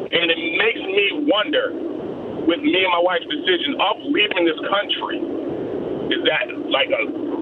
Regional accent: Massachusetts, United States; So I am from Massachusetts

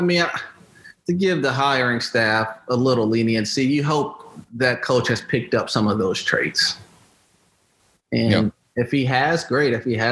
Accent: Valdosta, Georgia, United States; I'm a rookie from Valdosta, Georgia, walking in to Foxborough, Massachusetts in the winter with no understanding of the temperature differences.

